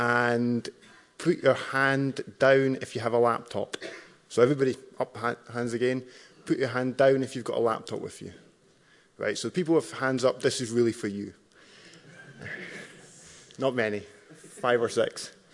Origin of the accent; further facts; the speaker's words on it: Scotland, United Kingdom; I'm from Scotland in the UK, so hopefully you can understand my accent.